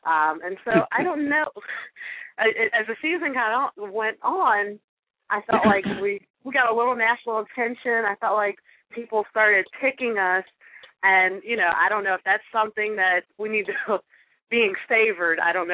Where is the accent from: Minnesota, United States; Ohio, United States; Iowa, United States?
Ohio, United States; Cincinnati; now in Atlanta, United States; Let's see. I'm born and raised in Cincinnati, Ohio. It was in my blood from the beginning.